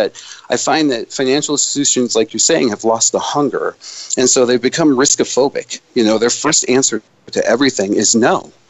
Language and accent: English; Tampa, Florida, United States; Yeah, I grew up in Tampa, so.